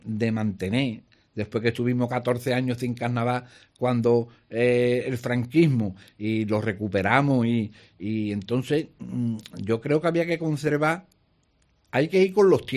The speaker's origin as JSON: {"language": "Spanish", "town": "Cádiz", "region": "Andalusia", "country": "Spain", "tie": "born or raised there", "said": "Fui pregonero de mi barrio, del Mentidero"}